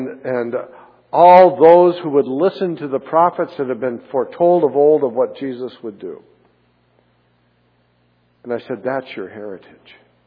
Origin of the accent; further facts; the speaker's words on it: North Dakota, United States; When I was a young man and grew up in my hometown in North Dakota, there were very few people that got divorced.